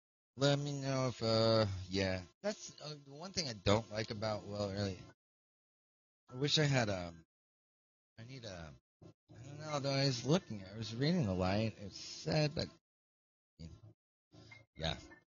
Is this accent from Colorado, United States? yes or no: no; Oklahoma, United States; When I lived in California, people, when I would tell them that I was from Oklahoma, they would look at me like, how the fuck did you live with those tornadoes?